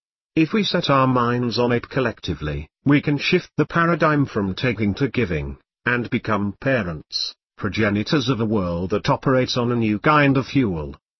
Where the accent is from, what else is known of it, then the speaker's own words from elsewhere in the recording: Vitebsk, Vitebsk Region, Belarus; I was born in Belarus, in the same place where horrible atrocities were perpetrated by the Nazis against Jews. Particularly in Vitebsk, the city of my childhood, there was a ghetto and an extermination camp